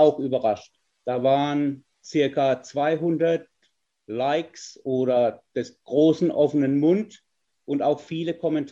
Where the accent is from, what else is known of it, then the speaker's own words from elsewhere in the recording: Baden-Württemberg, Germany; now in Australia; ich komme aus der Nähe des Schwarzwaldes und da hat mir ein bisschen der Schwarzwälder Schinken gefehlt hier in Australien.